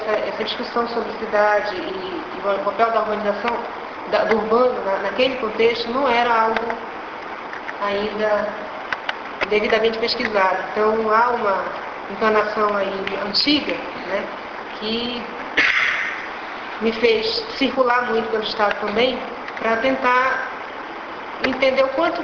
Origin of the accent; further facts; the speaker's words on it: Belém, Pará, Brazil; E nascida e criada em Belém